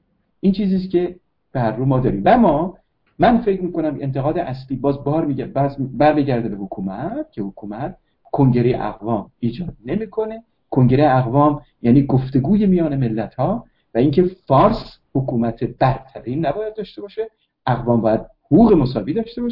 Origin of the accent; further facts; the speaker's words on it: Iran; من اینجا به عنوان یک ایرانی چگونه میتوانم الان بیام قضاوت کنم